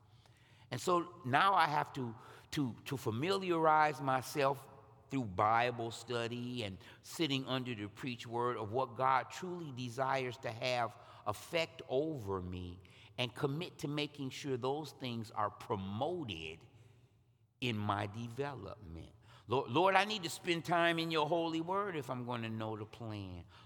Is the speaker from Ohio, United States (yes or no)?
yes; Ohio, United States; now in Michigan, United States; I'm from Ohio, by the way, so hold your booze till the end. I am a Buckeye born and bred, okay? Living behind enemy lines for the last 30 years